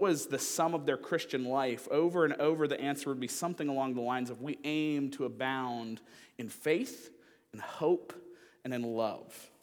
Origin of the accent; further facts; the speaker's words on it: Michigan, United States; I have a friend of mine that was one of the teachers at the church I grew up in Michigan